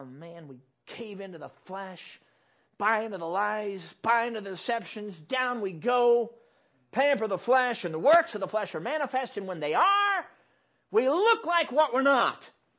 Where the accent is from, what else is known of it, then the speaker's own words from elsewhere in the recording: Chicago, Illinois, United States; now in Michigan, United States; And I grew up in Chicago, and so this is different for me.